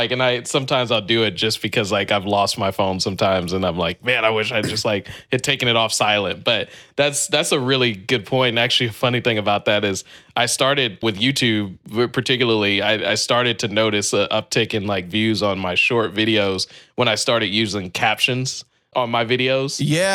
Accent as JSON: {"language": "English", "region": "California", "country": "United States", "said": "I have taken that drive because I'm from the Bay Area originally"}